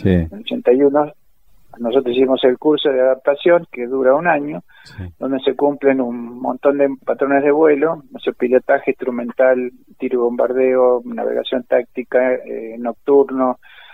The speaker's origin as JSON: {"language": "Spanish", "town": "Mar del Plata", "region": "Buenos Aires Province", "country": "Argentina", "tie": "born or raised there", "said": "Yo vivía, bueno, soy oriundo de Mar del Plata, soy marplatense."}